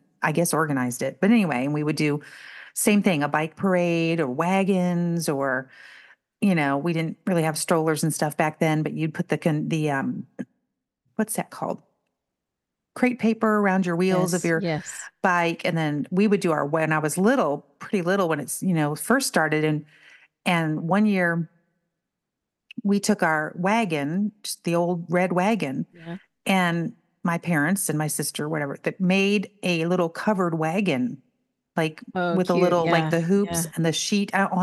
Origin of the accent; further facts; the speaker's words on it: St. Louis, Missouri, United States; We actually did something similar growing up on the street where I grew up here in St. Louis.